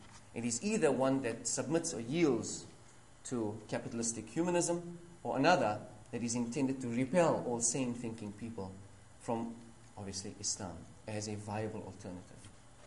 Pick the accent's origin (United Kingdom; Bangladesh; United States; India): India; I come from India